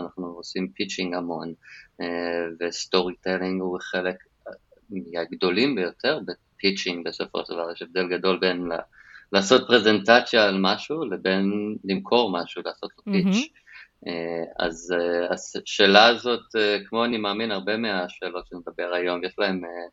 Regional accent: Los Angeles, California, United States; moved away as an adult; now in Israel; גדלתי בלוס אנג'לס, באתי לעשות צבא, וחיפשתי מה עושים.

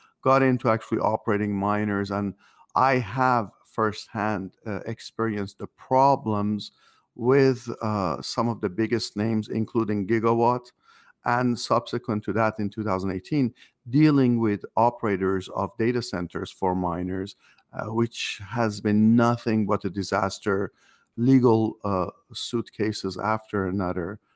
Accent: Paris, Île-de-France, France; also born or lived in Iran; now in United States; I was born in Iran. Spent my teen years. Moved to the U.S. once in '79, and then moved back out. Grew up in France. Spent my teen years in Paris, which was wonderful. And moved to the U.S.

